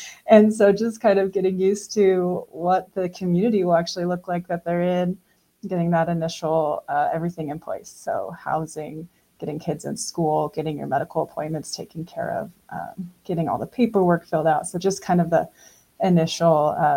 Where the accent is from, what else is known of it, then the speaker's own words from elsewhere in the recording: Idaho, United States; And just growing up in Idaho, I've always been really interested in other cultures and other languages.